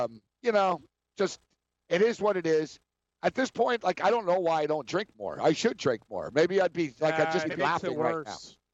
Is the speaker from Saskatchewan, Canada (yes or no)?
no; Montreal, Quebec, Canada; I'm from Montreal, man.